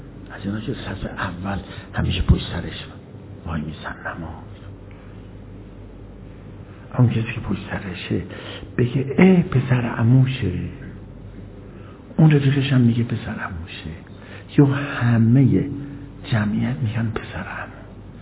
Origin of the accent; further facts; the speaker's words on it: Iran; ما ایرانی هستیم اول یا عرب؟ اول مسلمانیم، ما اول مسلمانیم.